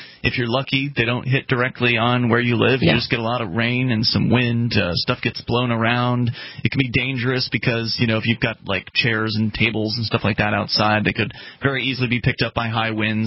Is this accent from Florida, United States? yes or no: yes; Florida, United States; I'm originally from Florida, so I've certainly had my share of brushes, with hurricanes.